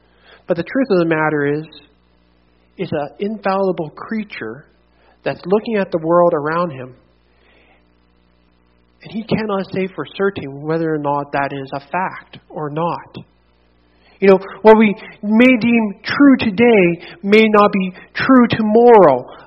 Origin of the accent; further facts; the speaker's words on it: Swan River, Manitoba, Canada; at least out of the context which I come out of from Swan River. When I was in Swan River